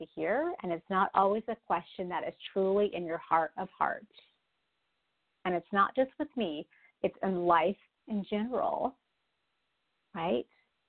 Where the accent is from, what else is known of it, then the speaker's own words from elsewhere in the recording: California, United States; I'm from SoCal myself.